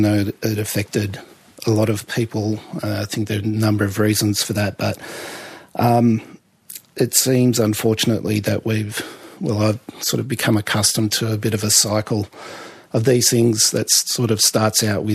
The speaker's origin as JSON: {"language": "English", "country": "Australia", "said": "As an Aboriginal person, I think as an Australian"}